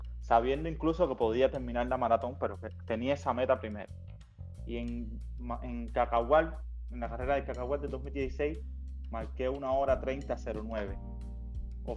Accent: Havana, La Habana, Cuba; moved away as an adult; now in Uruguay; Tengo actualmente 32 años. Soy nacido en La Habana, Centro Habana. Es donde me crié toda mi vida hasta el 2019, que viajo por trabajo a Uruguay, que es donde me encuentro actualmente.

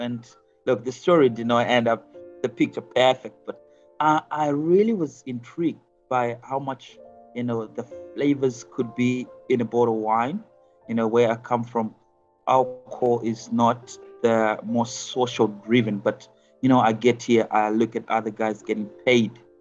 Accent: Zimbabwe; Born and bred in Zimbabwe.

